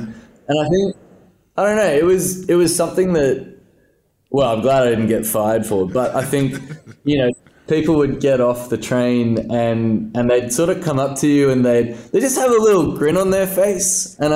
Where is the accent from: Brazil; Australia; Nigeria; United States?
Australia; because as an Australian writer writing something in the late 80s